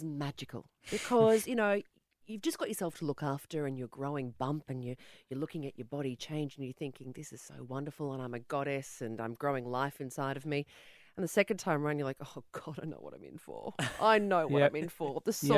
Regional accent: Sydney, New South Wales, Australia; Well, you know I'm from Western Sydney.

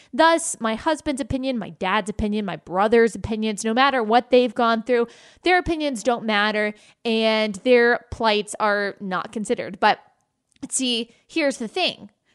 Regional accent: Texas, United States; I am a white woman. I am also American. I am a Christian. I was raised by two hardworking, successful parents in the suburbs of Dallas.

